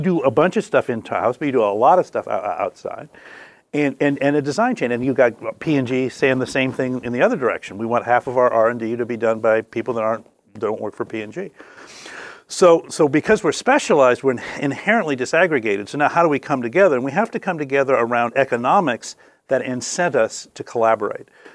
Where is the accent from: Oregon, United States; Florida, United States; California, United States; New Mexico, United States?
Oregon, United States; Well, so what happened was I grew up in Oregon.